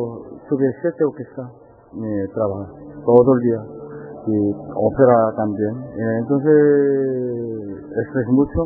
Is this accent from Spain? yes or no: no; South Korea; Spanish is a second language; Como yo soy Corea del Sur, como yo estudié Lusto, Austria, Estados Unidos, Corea del Sur, de dirección de orquesta.